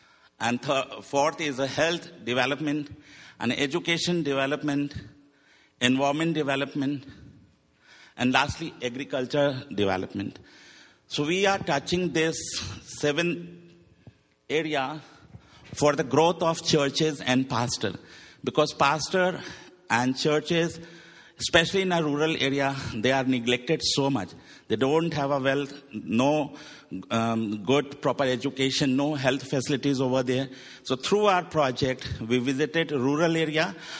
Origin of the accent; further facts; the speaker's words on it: India; English is a second language; So I come from India.